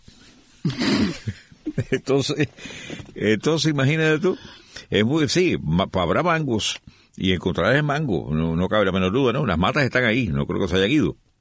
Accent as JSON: {"language": "Spanish", "country": "Cuba", "moved": "yes", "said": "Yo viví una época ahí, también en esa casa viví una época de ahí hace ya algunos años. Y sí, bueno, ahí fue donde yo fui a parar cuando vine de Cuba"}